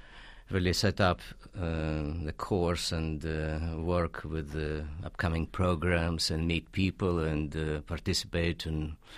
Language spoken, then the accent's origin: English; Russia; Well, I grew up in Russia.